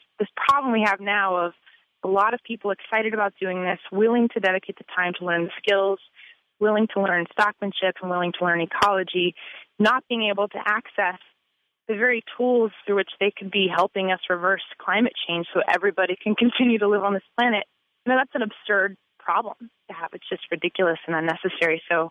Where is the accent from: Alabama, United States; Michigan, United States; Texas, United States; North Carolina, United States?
North Carolina, United States; I grew up back in North Carolina, where I'm from, in the Southeast U.S.